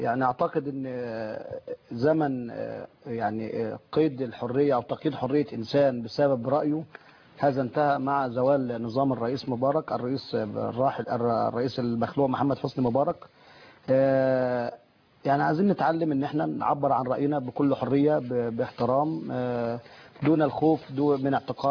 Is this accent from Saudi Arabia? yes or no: no; Egypt; عندنا في مصر مليون واحد يحبوا مصر